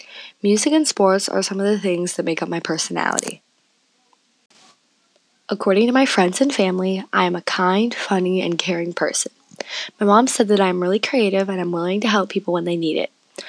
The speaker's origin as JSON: {"language": "English", "town": "Robbinsdale", "region": "Minnesota", "country": "United States", "tie": "born or raised there", "lives_now": "Arden Hills, United States", "said": "I grew up in Robbinsdale, Minnesota, and I now live in Arden Hills, Minnesota."}